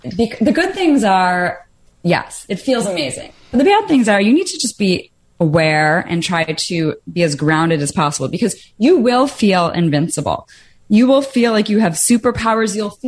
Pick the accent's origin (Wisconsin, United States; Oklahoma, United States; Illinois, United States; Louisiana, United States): Illinois, United States; Chicago; now in Los Angeles, United States; Correct. I am in LA, but yes, I am from Chicago.